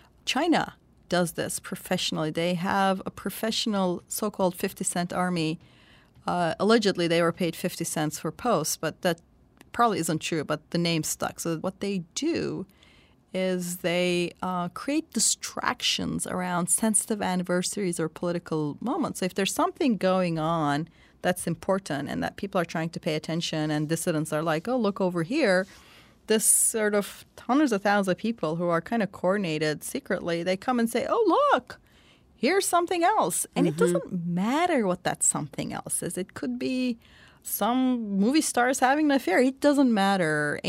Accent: Turkey; I'm from Turkey, and I grew up under the 1980 military coup. I was a child then.

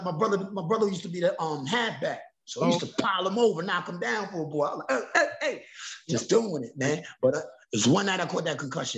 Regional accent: Queens, New York, United States; Oh, yeah, Queens helped me. And, well, like you say, like, I'm from Queens

